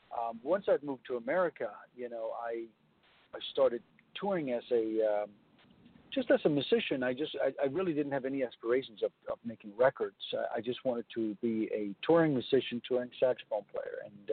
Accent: Copenhagen, Capital Region of Denmark, Denmark; English is a second language; I grew up in Copenhagen, Denmark, and originally I played the clarinet

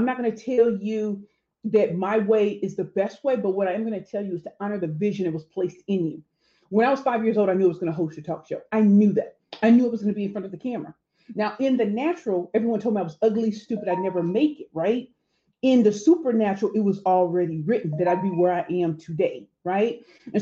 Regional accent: St. Louis, Missouri, United States; moved away as an adult; I'm from St. Louis, and when I went off to Spelman College in Atlanta, I graduated 20 years ago.

